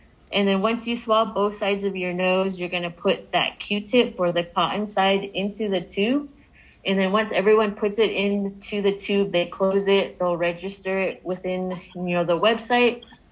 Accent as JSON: {"language": "English", "town": "Tuba City", "region": "Arizona", "country": "United States", "tie": "born or raised there", "said": "I'm from Tuba City. I was raised here. I graduated from the high school"}